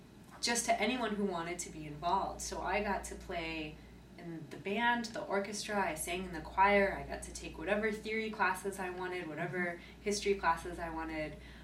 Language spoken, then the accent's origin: English; California, United States; I grew up outside of Los Angeles, about 30 miles east of Los Angeles. My parents still live in the same town that I grew up